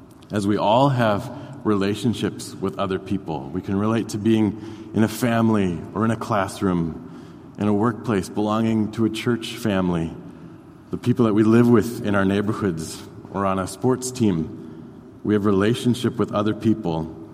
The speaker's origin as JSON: {"language": "English", "town": "Brooklyn Center", "region": "Minnesota", "country": "United States", "tie": "born or raised there", "said": "Now, I grew up in Brooklyn Center, and growing up where I did, I didn't have a lot of exposure to things of agriculture."}